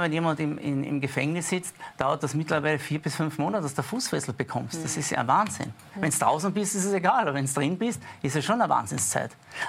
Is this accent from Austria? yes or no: yes; Austria; das ist eine unterschiedliche Rechtsprechung bei uns in Österreich